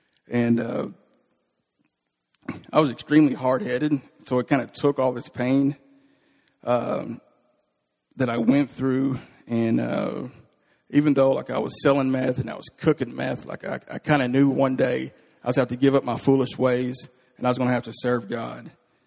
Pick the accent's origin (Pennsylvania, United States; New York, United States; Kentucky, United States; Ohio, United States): Kentucky, United States; Paducah; I was born and raised in Paducah, Kentucky. It's about 2 hours southwest from here.